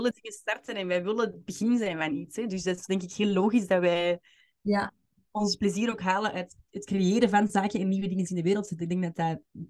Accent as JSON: {"language": "Dutch", "town": "Westmaal", "region": "Antwerp", "country": "Belgium", "tie": "born or raised there", "moved": "as an adult", "lives_now": "Spain", "said": "Ja, ik ben geboren in de Kempen. Ik ben geboren in Westmaal en daar ook lang gewoond. En dan sinds de UNIF in Antwerpen blijven plakken. En nu Spanje uiteraard"}